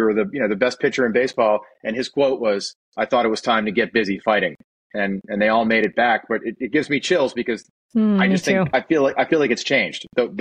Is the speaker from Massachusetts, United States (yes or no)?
yes; Boston, Massachusetts, United States; And my grandfather, I'm from Boston, and he was like, yeah, it was amazing.